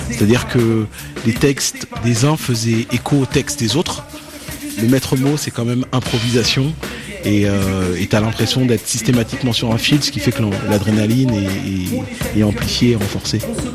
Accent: Benin; je suis originaire du Bénin

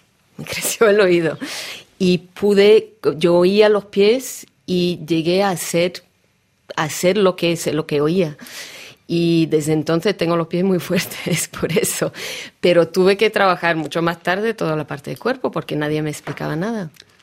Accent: Russia; Spanish is a second language; no paraba de decirle, soy rusa, porque él no comprendía de dónde venía.

